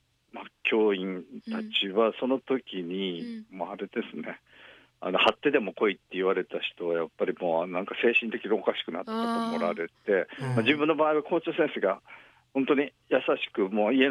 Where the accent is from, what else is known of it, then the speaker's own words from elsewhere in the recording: Kobe, Hyogo, Japan; 一度も神戸に生まれて神戸育って一度も神戸出たことないんですけど